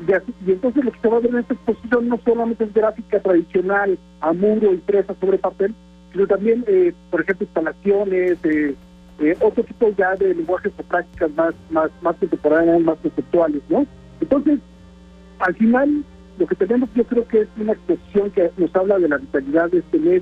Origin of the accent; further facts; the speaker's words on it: Juchitán, Oaxaca, Mexico; yo, que vengo de la comunidad de Cuchitán, ahí en el mismo de Tehuantepec.